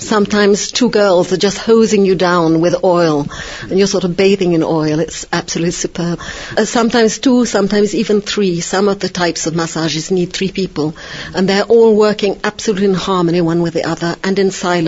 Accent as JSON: {"language": "English", "country": "Lebanon", "said": "I'm from Lebanon."}